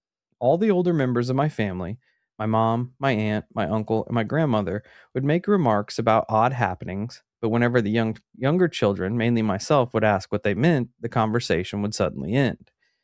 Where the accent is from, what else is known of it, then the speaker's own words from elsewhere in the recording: Farmington, Illinois, United States; I grew up in a town called Farmington.